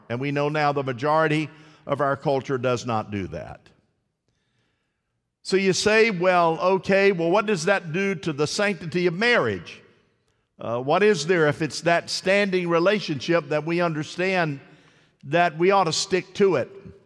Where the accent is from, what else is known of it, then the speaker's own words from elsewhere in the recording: Winter Haven, Florida, United States; I'm from Winter Haven. I know right where it's at.